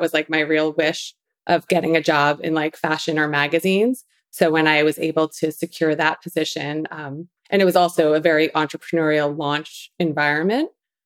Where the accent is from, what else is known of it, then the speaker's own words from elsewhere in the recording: Long Island, New York, United States; was a little girl growing up in Long Island, New York, kind of lost the accent a little bit